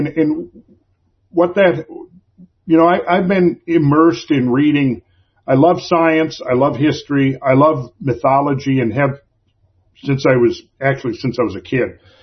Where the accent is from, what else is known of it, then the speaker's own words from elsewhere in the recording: Minnesota, United States; That's where I grew up in Minnesota.